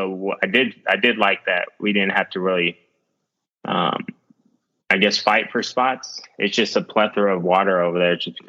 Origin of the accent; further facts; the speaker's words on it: Texas, United States; I didn't grow up around an ocean. You know what I'm saying? I grew up in Central Texas or in Northern Texas, and, you know, we had lakes.